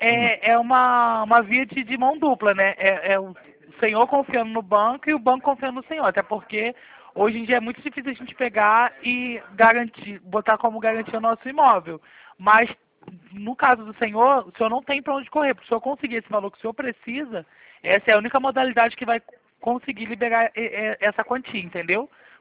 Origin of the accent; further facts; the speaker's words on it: Rio de Janeiro, Brazil; Eu sou do Rio de Janeiro.